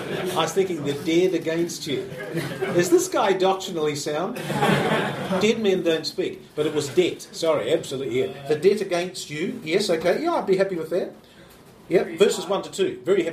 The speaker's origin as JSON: {"language": "English", "country": "New Zealand", "said": "that's just because, you know, I'm from New Zealand, you know. So, yeah, the words are different."}